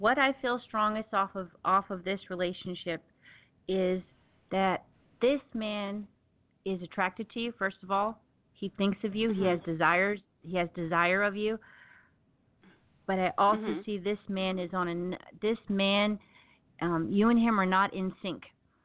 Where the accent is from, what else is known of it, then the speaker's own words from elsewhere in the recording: the South, United States; accent: Southern; that's where my Southern accent